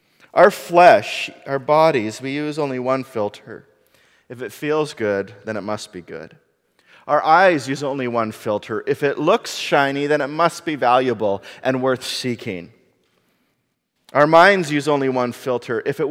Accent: Canada; And while our passport might say in the natural that we are Canadian

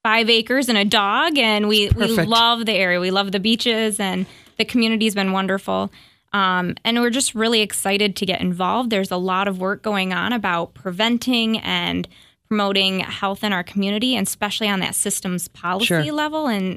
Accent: Michigan, United States; And I'm a Michigan native. I grew up in the Berrien County area, so not too far north of here.

